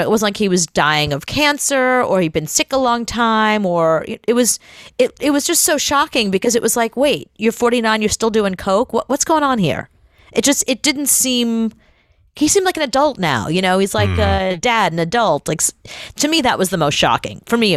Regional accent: Brooklyn, New York, United States; born or raised there

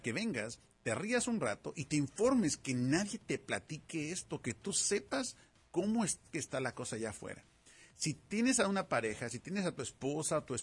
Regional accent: Monterrey, Nuevo León, Mexico; porque yo soy de Monterrey

